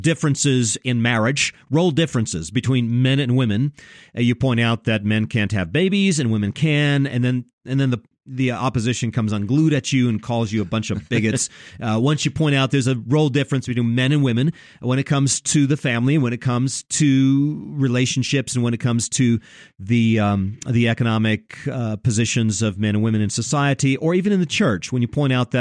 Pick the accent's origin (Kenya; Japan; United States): Japan; When I grew up in Japan, I was just a kid in Japan